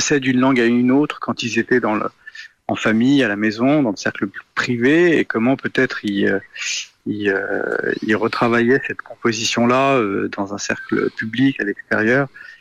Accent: Portugal; now in France; en tant que Portugais en France, c'est toute notre vie, ça, de toujours ressentir le manque de la famille, du pays

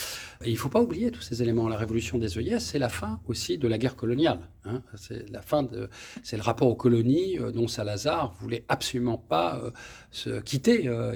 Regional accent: France; born there; quand je suis né en France, dans les années 70, on ne pouvait pas porter le nom de sa mère. Donc … sur ma pièce d'identité française.

